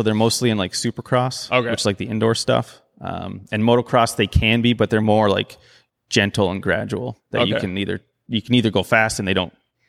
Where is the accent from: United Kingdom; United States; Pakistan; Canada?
Canada; Erin, Ontario; I grew up in Erin, Ontario, which is a small town near Guelph